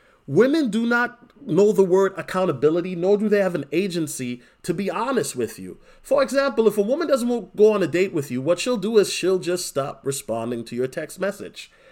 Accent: East Coast, United States; now in Minnesota, United States; especially for a person like me where I come from the East Coast where people are very direct with each other.

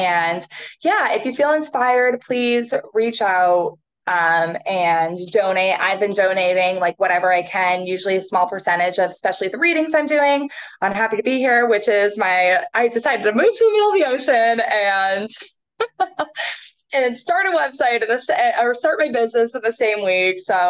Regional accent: Massachusetts, United States; It's so funny growing up in Massachusetts. It's like, oh, we pray for sunny days.

